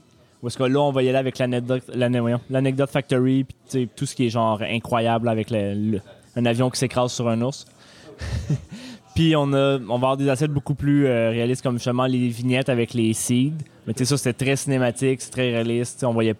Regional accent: Canada; Sûrement parce qu'on est, t'sais, on est Canadien.

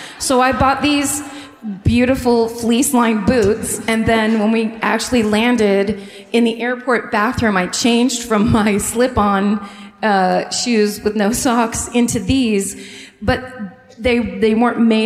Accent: Los Angeles, California, United States; I feel like because we're from Los Angeles, we don't appreciate how great tan lines are.

